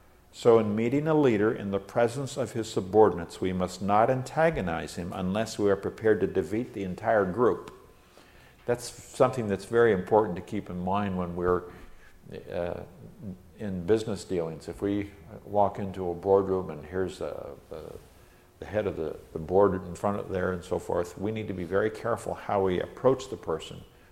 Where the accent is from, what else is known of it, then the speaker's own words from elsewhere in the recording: Nigeria; I grew up in Nigeria, and lizards were absolutely everywhere.